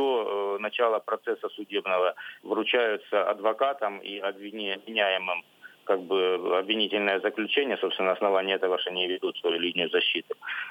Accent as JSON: {"language": "Russian", "town": "Donetsk", "region": "Donetsk Oblast", "country": "Ukraine", "said": "Ну, я сам из Донецка"}